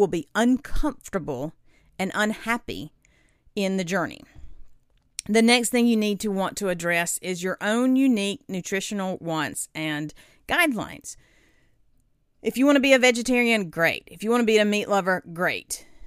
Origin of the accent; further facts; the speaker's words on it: the South, United States; I am from the South and you have to put on your lips.